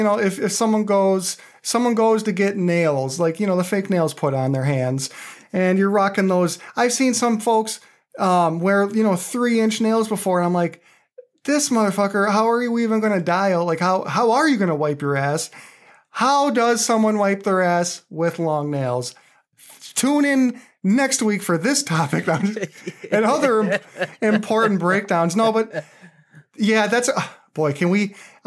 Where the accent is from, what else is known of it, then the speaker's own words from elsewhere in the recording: United States; and I'm an American. I only know how to read them in the Super Bowl.